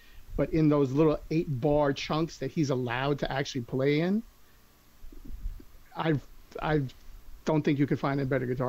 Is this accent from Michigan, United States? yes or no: no; New York, United States; I'm from New York.